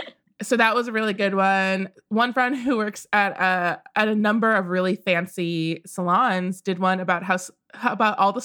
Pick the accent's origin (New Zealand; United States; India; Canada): United States; Midwest; I grew up in the Midwest. And so I'm like, I can maybe hunt if we needed to.